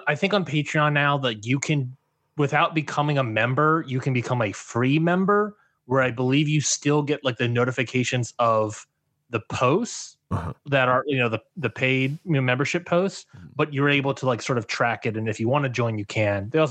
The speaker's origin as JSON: {"language": "English", "region": "Maryland", "country": "United States", "said": "I am originally from the Maryland DMV area, DMV, DC, Maryland, Virginia."}